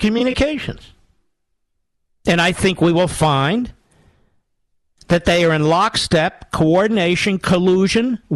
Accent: United States; I am Jewish. I kid that I'm an olive-skinned American. I am white. I am an American, and I love this country.

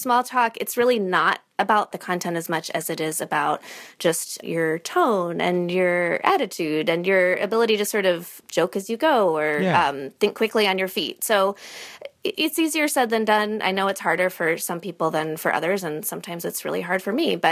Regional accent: Illinois, United States; now in New Hampshire, United States; Well, I live in New Hampshire. Yeah, I'm from Illinois.

